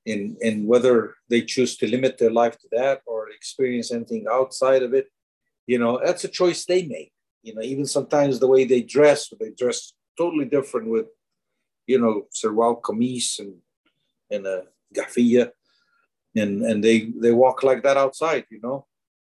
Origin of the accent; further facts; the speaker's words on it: Kuwait; if I was back home, let's just say, when I was raised in Kuwait, okay?